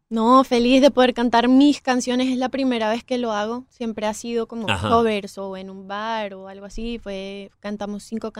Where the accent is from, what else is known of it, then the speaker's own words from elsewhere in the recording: Venezuela; yo soy venezolana.